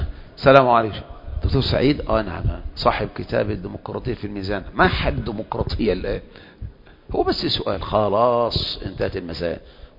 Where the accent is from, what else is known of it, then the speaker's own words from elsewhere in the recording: Kafr El Sheikh Governorate, Egypt; احنا من كفر الشيخ وكذا وكذا وكذا